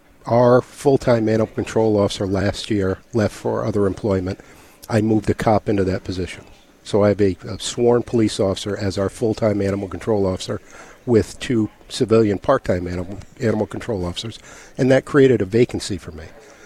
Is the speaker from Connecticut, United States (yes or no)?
yes; Baltic, Connecticut, United States; From Baltic, just north of here.